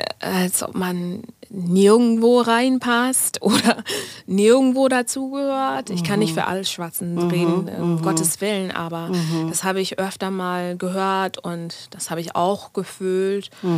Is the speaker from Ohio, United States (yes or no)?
yes; Cincinnati, Ohio, United States; German is a second language; Ja, ich gebe auch sehr viele Workshops in meiner Heimat, in Cincinnati, auch in Houston.